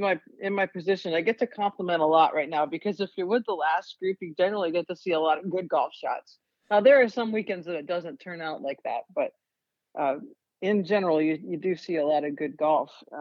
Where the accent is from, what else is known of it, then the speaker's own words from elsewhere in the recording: Schenectady, New York, United States; So Carson Start was, as an engineer, in and around where I grew up in Schenectady, New York. It was like 30 minutes from where I grew up.